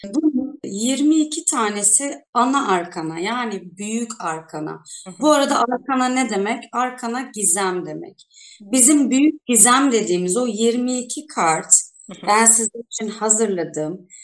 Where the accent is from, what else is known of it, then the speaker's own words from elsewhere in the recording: Istanbul, Turkey; now in Izmir, Turkey; Ben 1981 doğumluyum. İstanbulluyum ama şu an İzmir'de yaşıyorum.